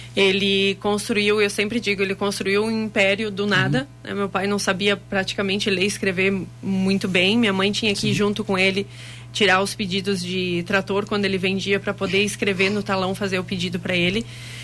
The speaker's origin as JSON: {"language": "Portuguese", "town": "Caxias do Sul", "region": "Rio Grande do Sul", "country": "Brazil", "tie": "born or raised there", "said": "Eu nasci em Caxias"}